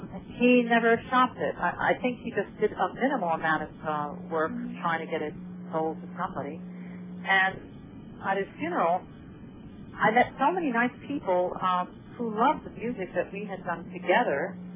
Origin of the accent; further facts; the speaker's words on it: Long Island, New York, United States; No, I'm from New York. I was born in Bronxville, New York, actually, and grew up in Long Island, but spent a lot of time in the city